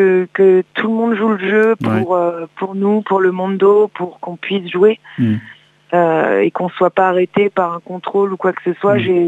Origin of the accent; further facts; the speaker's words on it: Rennes, Brittany, France; also born or lived in Vitré; Enfin, Vitré, aux alentours. On va dire qu'on est plutôt de Rennes, Rennes, quoi.